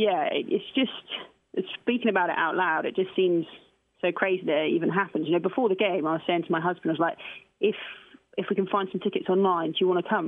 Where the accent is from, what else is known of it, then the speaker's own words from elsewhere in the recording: United Kingdom; I'm half English and half Welsh, and naturally, I really wanted England to win.